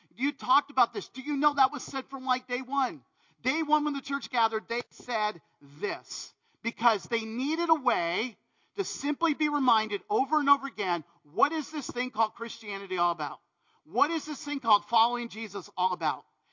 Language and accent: English; East Coast, United States; So some of you may or may not know, I am from the East Coast, and so that's exactly my story.